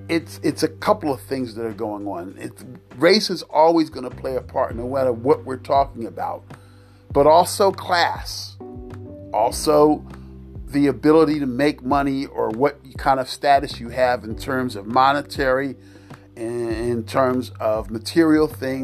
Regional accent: Philadelphia, Pennsylvania, United States; And they had something in Philadelphia, which is my hometown, called the Police Athletic League

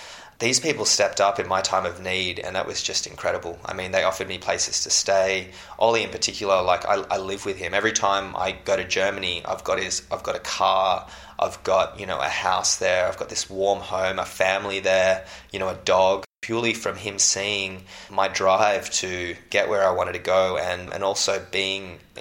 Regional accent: Australia; it's tough being an Australian judoka, but it's also made me the person that I am today

